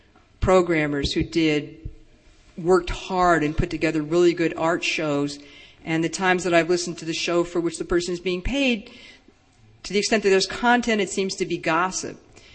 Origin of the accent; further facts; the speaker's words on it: New York City, New York, United States; I am from New York City.